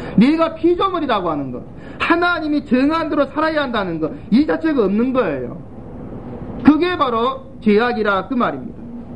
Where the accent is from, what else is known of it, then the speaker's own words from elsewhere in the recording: Suncheon, South Jeolla, South Korea; 또 제 고향 순천의 그 법대 학생이더라고요.